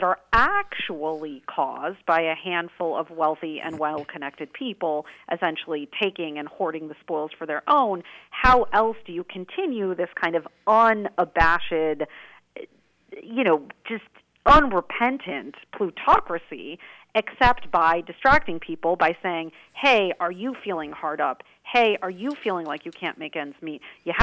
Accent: Wisconsin, United States; I'm from Wisconsin. I live in California, but I, you know, was raised in Wisconsin.

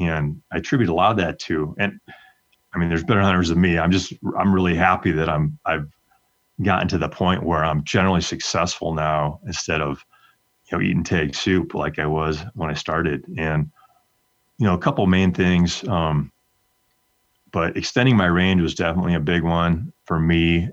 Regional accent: Wisconsin, United States; So I grew up in Wisconsin hunting whitetails

